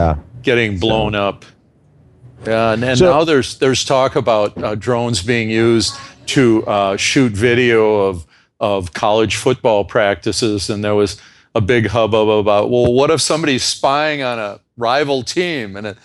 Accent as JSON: {"language": "English", "country": "Australia", "said": "like I am, being an Aussie."}